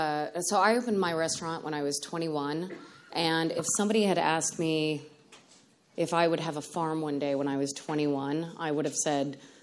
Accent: Menands, New York, United States; So I'm from Menands. And I grew up just outside of downtown Albany. I went to Loudonville Elementary and Albany Academy.

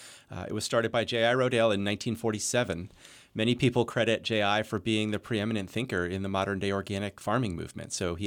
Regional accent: Pennsylvania, United States; So I grew up here in the Lehigh Valley.

